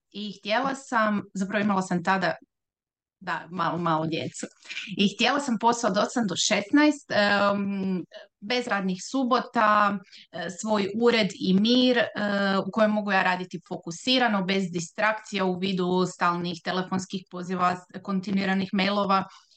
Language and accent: Croatian; Pula, Istria County, Croatia; dolazim iz Pule